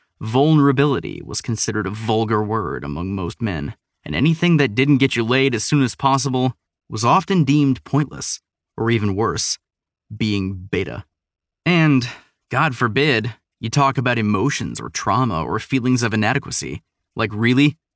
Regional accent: Texas, United States; born there; I was born in Texas, and we have a tendency to prattle on about ourselves

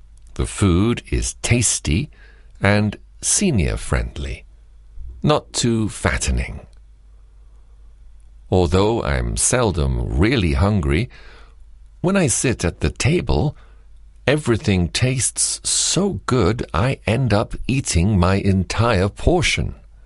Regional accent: Wittmund, Lower Saxony, Germany; since I come from Vitmunt in East Friesland.

